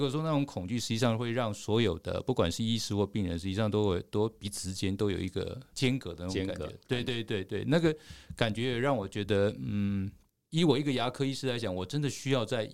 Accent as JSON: {"language": "Chinese", "town": "Pingtung", "region": "Pingtung County", "country": "Taiwan", "tie": "born or raised there", "said": "那时候我甚至我老家在屏东啊"}